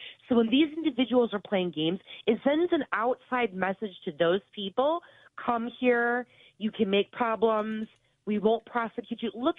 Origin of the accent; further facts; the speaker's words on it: Detroit, Michigan, United States; Mind you, I am from Detroit, Michigan, inner city. That's where I'm from. That's my background.